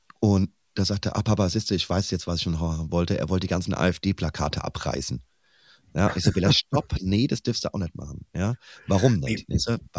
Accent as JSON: {"language": "German", "town": "Büdingen", "region": "Hesse", "country": "Germany", "tie": "born or raised there", "said": "wir haben tatsächlich Büding, meine alte Heimat, ist, man muss es leider so sagen, das braune Nest."}